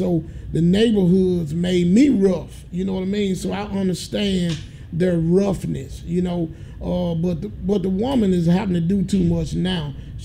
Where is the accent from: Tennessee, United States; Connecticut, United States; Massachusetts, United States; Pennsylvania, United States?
Tennessee, United States; I grew up in Clementine, the project. You know, a lot of folk drive down Austin Peay and see that big campus. But I came from a poor family for real.